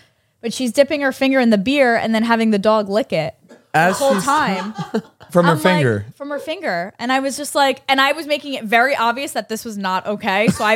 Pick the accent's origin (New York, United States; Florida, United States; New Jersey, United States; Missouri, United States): New York, United States; moved away; because, you know, I just moved here. I'm from New York and this and that.